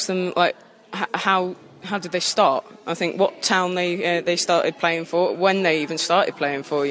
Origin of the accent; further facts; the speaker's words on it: Stevenage, East of England, United Kingdom; I'm 15 and I'm from Stevenage.